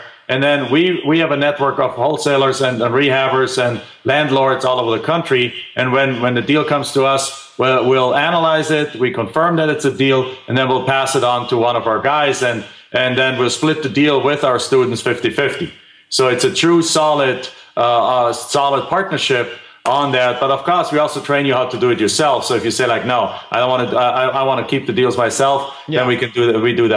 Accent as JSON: {"language": "English", "country": "Germany", "second_language": "English", "said": "I'm from Germany. I'm from another country."}